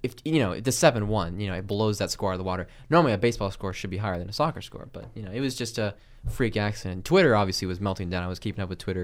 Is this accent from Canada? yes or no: no; Kansas City, United States; Yeah, I'm from Kansas City, and for those of you who are keeping up with baseball, following the Royals pretty hard this year